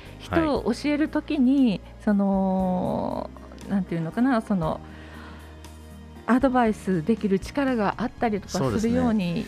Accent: Osaka, Japan; born there; 私は雪を見たことがない、大阪生まれですのでね

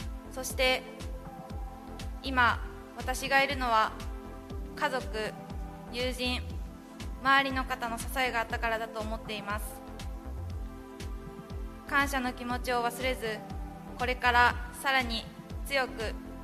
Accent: Maizuru, Kyoto, Japan; 私は舞鶴市で生まれ育ち、この町が大好きです。

